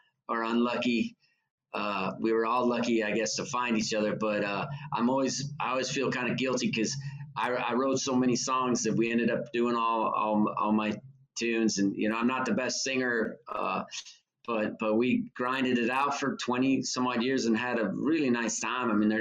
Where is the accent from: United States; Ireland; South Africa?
United States; Reno, Nevada; moved away as an adult; now in Oregon, United States; I lived pretty much till I was 26 in Reno.